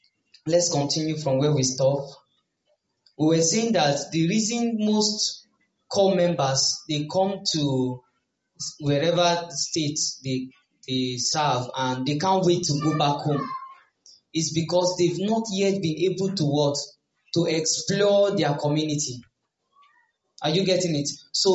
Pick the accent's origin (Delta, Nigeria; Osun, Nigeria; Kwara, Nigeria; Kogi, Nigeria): Kogi, Nigeria; also born or lived in Kano; So I left my hometown, which was Kogi State, and went back to Kano because that was where we were born, before we came down.